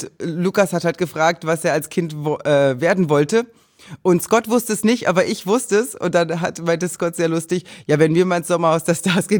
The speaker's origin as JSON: {"language": "German", "region": "Thuringia", "country": "Germany", "said": "Nein, ich komme nicht aus Polen. Meine Großeltern kommen aus Polen und dann, ich komme aus Thüringen. Ursprünglich."}